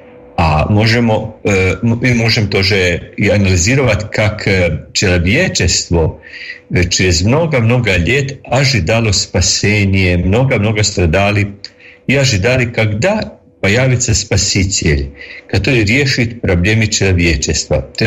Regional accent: Croatia; Russian is a second language; я католик, лекарь из Хорватии, школу учил русскую мову.

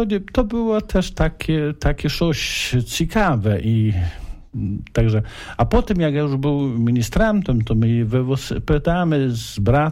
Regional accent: Lesser Poland, Poland; Polish is a second language; Ja wychowałem się w parafii, jaka jest blisko Tuchowa

